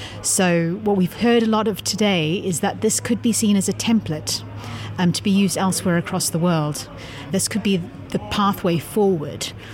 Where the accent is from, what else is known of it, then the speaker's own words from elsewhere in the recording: South Africa; my home country, South Africa